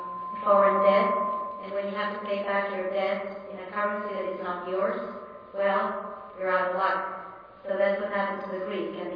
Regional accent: Argentina; Well, I'm from originally from Argentina

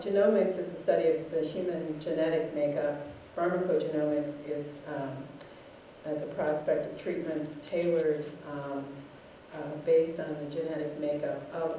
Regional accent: Indianapolis, Indiana, United States; from Indianapolis, Indiana

